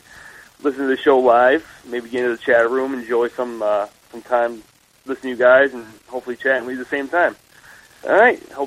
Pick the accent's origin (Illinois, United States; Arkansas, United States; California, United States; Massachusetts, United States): Massachusetts, United States; I'm from Massachusetts. This is my first time calling.